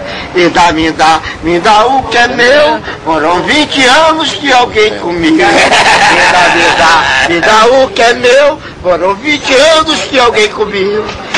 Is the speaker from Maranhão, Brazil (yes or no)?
yes; Maranhão, Brazil; Sou lá do Maranhão. Mas, porra, canto muito samba por aí.